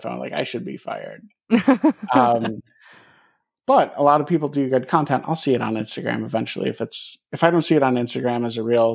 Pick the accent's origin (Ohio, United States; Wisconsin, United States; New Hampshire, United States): Wisconsin, United States; Like I'm from Wisconsin and it's weird because like Dahmer is our most famous guy.